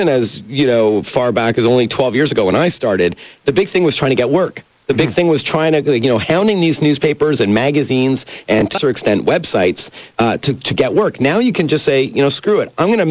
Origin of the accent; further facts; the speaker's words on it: Canada; Yeah, I'm Canadian.